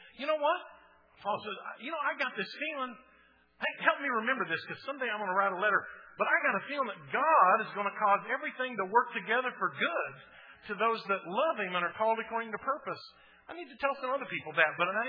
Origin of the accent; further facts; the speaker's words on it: Muskogee, Oklahoma, United States; I grew up in Muskogee, just over the river, over the bridge there to Fort Gibson. And if you're a true Okie, you've been to Fort Gibson.